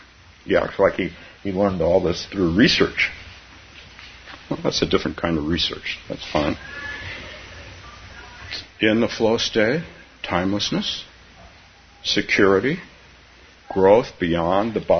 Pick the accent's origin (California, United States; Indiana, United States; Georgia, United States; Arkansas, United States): California, United States; San Francisco; Maybe 35 years ago, I took my son to an amusement park in the San Francisco area, my hometown.